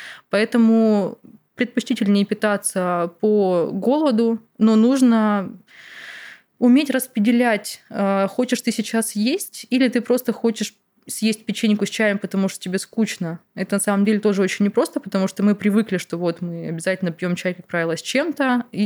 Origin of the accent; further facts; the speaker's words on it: Krasnoyarsk, Krasnoyarsk Krai, Russia; born there; moved away; Допустим, в Красноярске, где я родилась, там негде ездить действительно.